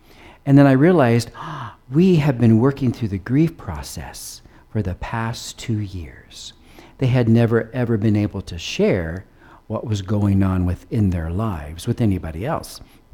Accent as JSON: {"language": "English", "country": "United States", "lives_now": "South Africa", "said": "I'm an American. I'm a little bit African trying to learn the ways."}